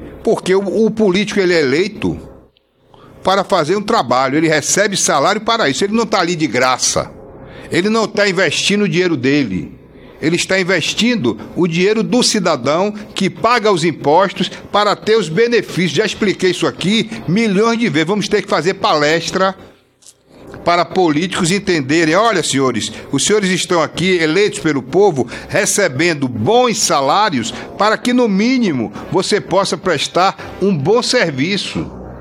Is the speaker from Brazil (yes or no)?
yes; Salvador, Bahia, Brazil; now in Aracaju, Brazil; Eu saí de Salvador para vir morar em Aracaju, imaginando ter uma perspectiva de vida melhor, e tenho.